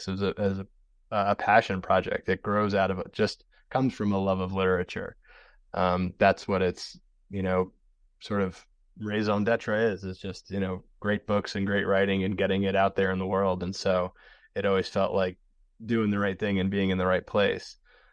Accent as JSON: {"language": "English", "country": "United States", "tie": "born or raised there", "said": "I grew up right outside Manhattan, so it was familiar territory to me."}